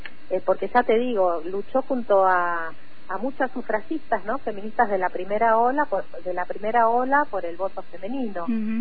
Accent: Quilmes, Buenos Aires Province, Argentina; Quilmes, que es de donde soy yo, al sur del conurbano bonaerense

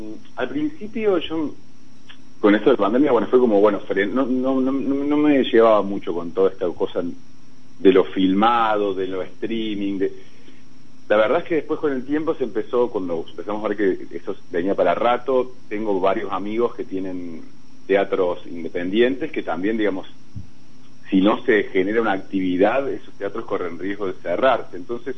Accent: Achiras, Córdoba, Argentina; viví toda mi infancia hasta los 10 años en Achiras, porque mi papá y mi mamá, mi papá es de Quilmes y mi mamá de Junín

